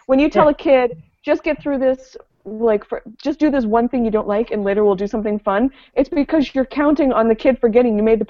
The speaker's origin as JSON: {"language": "English", "region": "Nova Scotia", "country": "Canada", "said": "I'm originally from the Valley. And in the Valley community papers, they have a regular feature called From the Cruiser"}